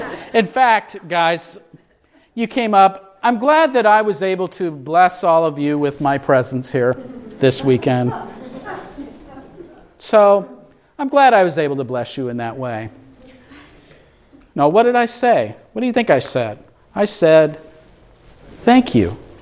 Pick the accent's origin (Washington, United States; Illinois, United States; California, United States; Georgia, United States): Illinois, United States; Peoria; met up with some friends there who came up from where I'm originally from Peoria